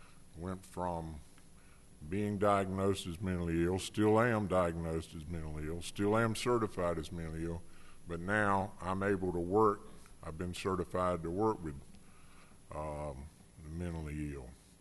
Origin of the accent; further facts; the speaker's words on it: Benson, North Carolina, United States; also born or lived in Newark; I was born in Newark, but we went pretty quickly. My parents moved back to Benson, North Carolina. It's a small town, really small town, southeast of Raleigh, about 30 miles. And I spent the next 60 years in Benson, North Carolina.